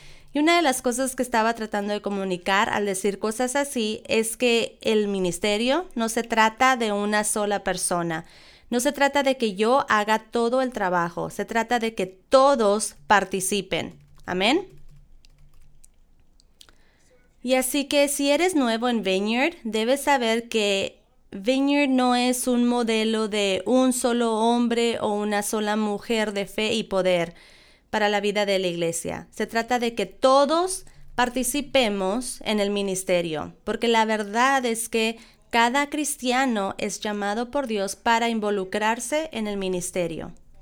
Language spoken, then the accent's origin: Spanish; England, United Kingdom; accent: English; Spanish is a second language; Probablemente no puedes percibirlo porque yo tengo un acento inglés, así que suena mucho más inteligente de lo que realmente soy